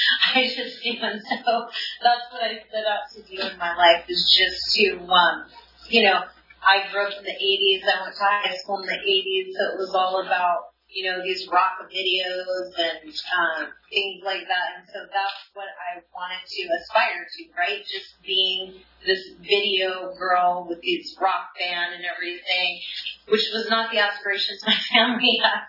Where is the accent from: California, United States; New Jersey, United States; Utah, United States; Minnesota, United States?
California, United States; I grew up in Southern California. I was in a military family.